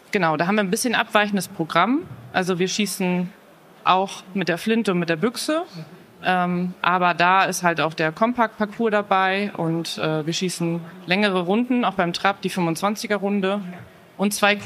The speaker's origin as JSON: {"language": "German", "region": "North Rhine-Westphalia", "country": "Germany", "tie": "born or raised there", "said": "Ich komme ursprünglich aus dem Münsterland. Bin da auch familiär mit jagdlichem Hintergrund aufgewachsen."}